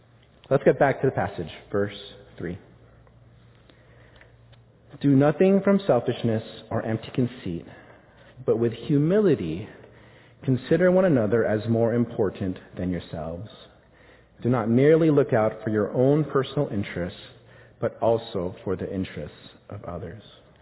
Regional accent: Irvine, California, United States; I think about now growing up in Irvine and how the access to education I have here versus maybe in the Philippines.

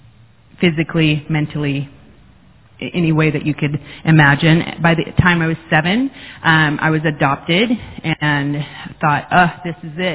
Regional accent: Jasper, Florida, United States; I grew up, I was born in Jasper, Florida, and my mother and father were both alcoholics, and I was the oldest of three

